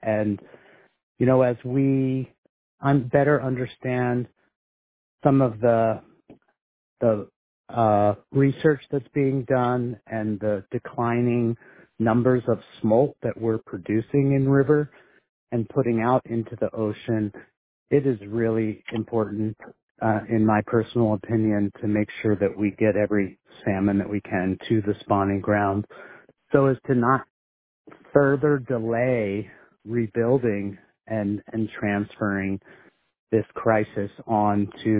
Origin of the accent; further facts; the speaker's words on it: Alaska, United States; I'm from Salta, which is upriver from Fairbanks and the mouth of the Salta.